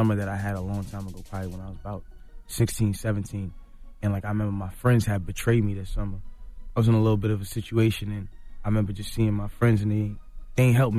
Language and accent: English; Toronto, Ontario, Canada; I'm from Toronto.